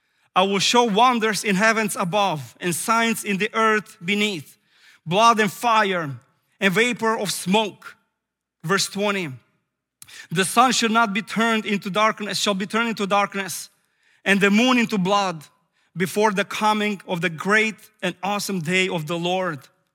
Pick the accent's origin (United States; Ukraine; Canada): Ukraine; when I was born in Ukraine and living in a village.